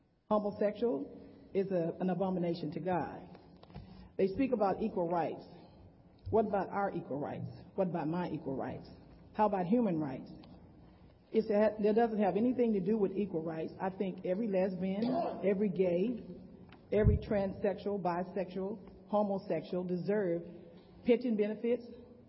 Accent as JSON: {"language": "English", "country": "United States", "said": "Mind you, I am an American, I am a minority, and I am in Dallas."}